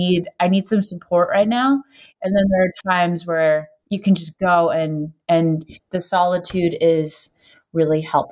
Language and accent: English; Florida, United States; I'm from Florida, by the way.